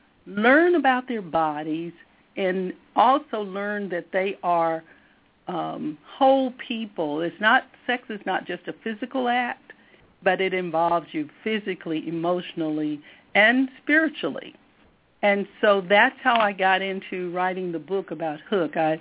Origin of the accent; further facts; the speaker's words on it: Pine Bluff, Arkansas, United States; born there; I was born in Pine Bluff, Arkansas, to a father who was a Baptist minister